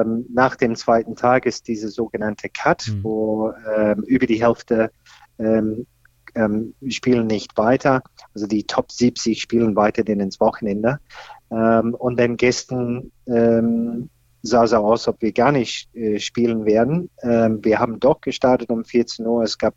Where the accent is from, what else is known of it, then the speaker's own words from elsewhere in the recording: Australia; Australien, wo ich herkomme, hat ihn auch sehr interessiert.